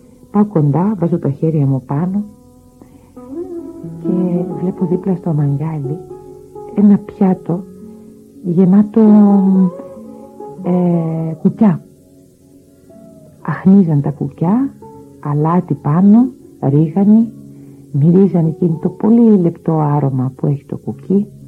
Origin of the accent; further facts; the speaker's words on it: Greece; είμαι Ιουνάν, έτσι λέγονται οι Έλληνες στα αραβικά, Ιουνάν, που σημαίνει Ίωνας. Είμαι λοιπόν από την Ιωνία, αυτή είναι η Ελλάδα για τη Μέση Ανατολή.